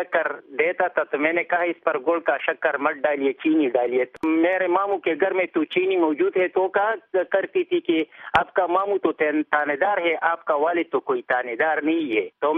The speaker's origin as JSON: {"language": "Urdu", "town": "Shakar Tangi", "region": "Khyber Pakhtunkhwa", "country": "Pakistan", "tie": "born or raised there", "said": "میں گاؤں شکر تنگی علاقہ کاٹلنگ ضلع مردان کے پی کے کا رہنے والا ہوں. میں 1 اپریل 1963 کو اسی گاؤں میں پیدا ہوا."}